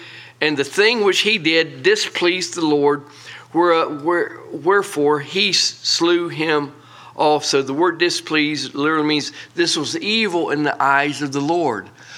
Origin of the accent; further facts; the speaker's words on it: Polk County, United States; You know, I'm just from Polk County.